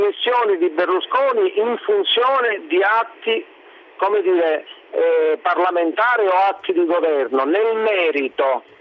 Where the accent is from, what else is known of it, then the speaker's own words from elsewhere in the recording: Sicily, Italy; io penso che lei dovrebbe stare un po' più attento a quello che accade dalle mie parti